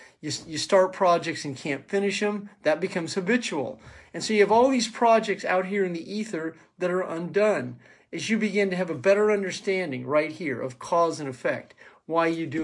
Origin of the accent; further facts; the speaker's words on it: Kansas City, Missouri, United States; I grew up in Kansas City, Missouri, and when television would shut off back in the day, the Daily Word would come on one channel